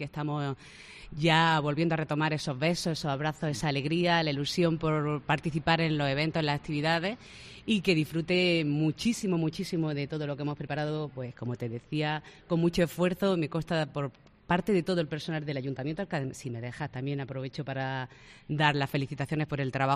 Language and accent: Spanish; Atarfe, Andalusia, Spain; Encantadísima de que estéis en mi pueblo.